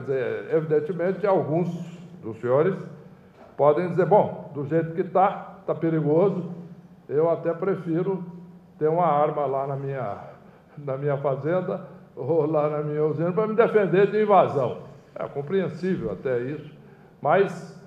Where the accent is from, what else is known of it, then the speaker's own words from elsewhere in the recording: Goiás, Brazil; born there; eu nasci em Goiás, né?